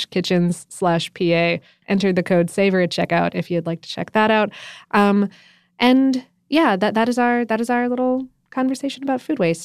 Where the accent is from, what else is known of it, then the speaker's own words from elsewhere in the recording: Widnes, North West England, United Kingdom; moved away as an adult; now in Scotland; So I was born in Widnes, just outside of Liverpool, and grew up on proper, fresh, and delicious, true fish and chips. 6 years ago, I moved to Scotland